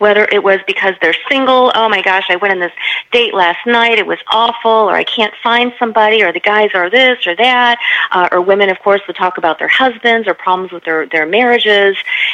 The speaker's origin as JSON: {"language": "English", "town": "Detroit", "region": "Michigan", "country": "United States", "said": "And I'm from the Detroit metropolitan area, right?"}